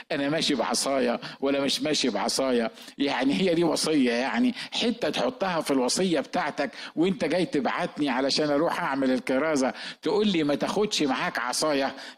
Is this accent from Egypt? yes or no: yes; Upper Egypt, Egypt; وعارف الرجاله الكبار كده عندنا في الصعيد